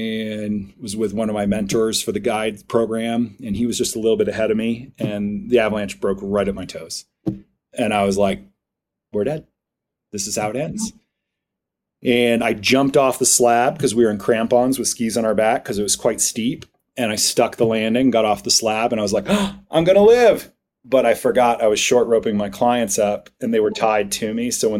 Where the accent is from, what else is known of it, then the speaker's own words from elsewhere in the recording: Vermont, United States; now in Crested Butte, United States; And let's see, as a kid, I grew up in Vermont and I was really into Nordic ski racing